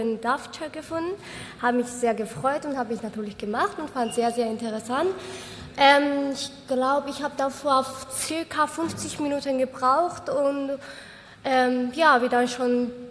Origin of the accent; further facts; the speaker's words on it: Georgia; German is a second language; now in Hamburg, Germany; Also ich studiere Jura an der Uni Hamburg, habe ich 2018 angefangen und ich komme aus Georgien und bin seit 4 Jahren hier in Hamburg, in Deutschland allgemein.